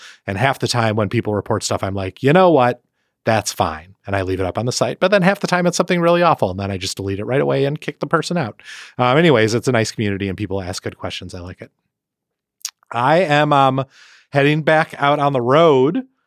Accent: Milwaukee, Wisconsin, United States; I will be in Milwaukee, my hometown, this Saturday, October 5th.

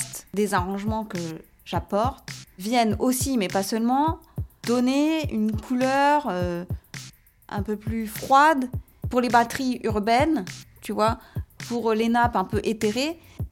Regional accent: Aulnay-sous-Bois, Île-de-France, France; j'ai grandi à Aulnay-sous-Bois. Qu'à Aulnay-sous-Bois, les Sri Lankais, c'est vraiment la minorité de la minorité.

